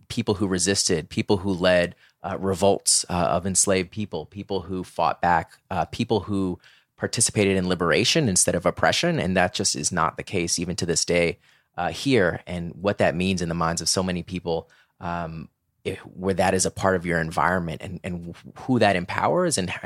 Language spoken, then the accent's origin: English; Orlando, Florida, United States; particularly in the South. I mean, you know, so like just in my neighborhood growing up in Orlando, there was Robert E. Lee Middle School.